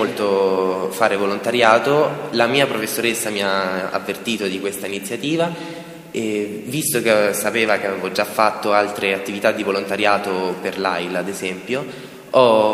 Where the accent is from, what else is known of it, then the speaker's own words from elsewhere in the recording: Viterbo, Lazio, Italy; io ho 17 anni e vengo da Viterbo, frequento questo liceo, il Liceo Mariano Buratti.